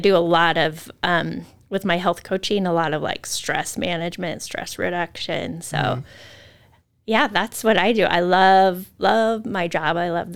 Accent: Moscow, Idaho, United States; I grew up in a college town. I grew up at in Moscow.

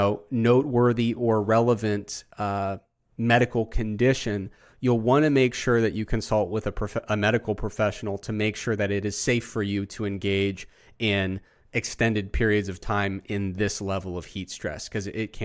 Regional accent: Midwest, United States; But because I'm from the Midwest, I cannot be rude.

